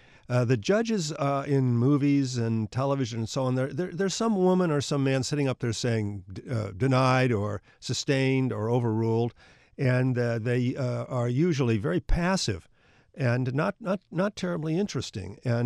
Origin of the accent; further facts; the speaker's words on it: Minnesota, United States; Norcross comes from Wisconsin. I come from Minnesota. They're totally, totally different.